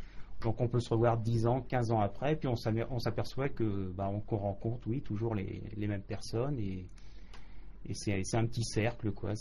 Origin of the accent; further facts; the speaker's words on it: Nantes, Pays de la Loire, France; born there; Je suis né à Nantes, exactement.